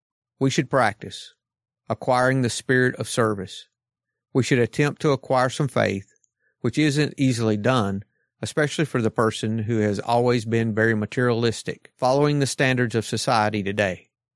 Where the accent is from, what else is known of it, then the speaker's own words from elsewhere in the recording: Atlanta, Georgia, United States; I'm an alcoholic from Atlanta, Georgia.